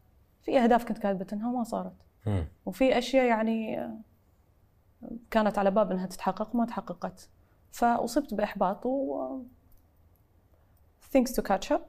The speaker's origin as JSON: {"language": "Arabic", "country": "United Arab Emirates", "tie": "born or raised there", "said": "بس يعني تعرف أهلي وأشيائي وحاجاتي وذكرياتي وطفولتي وكل شيء في الإمارات"}